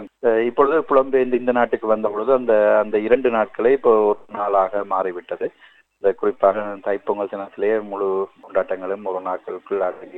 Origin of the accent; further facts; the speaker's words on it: Northern Province, Sri Lanka; now in Melbourne, Australia; நான் மெல்பர்ன்ல இருந்து … அதாவது தாயகத்துல, அதாவது ஈழத் தாயகத்துல, குறிப்பாக நான் ஜாப்பான் வடக்கு பிராந்தியத்தை சேர்ந்தவன்.